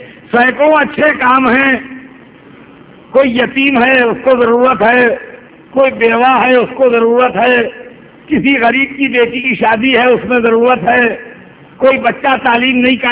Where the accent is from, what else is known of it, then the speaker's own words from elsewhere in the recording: India; چونکہ میں انڈین ہوں اس بہانے کہہ رہا ہوں کہ اگر ہندوستان کے سارے مسلمان مار ڈالے جائیں